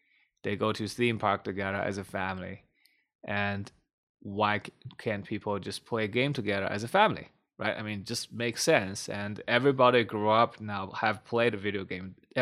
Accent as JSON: {"language": "English", "country": "China", "second_language": "English", "said": "But in my home country, China, where it's right now the largest mobile game market"}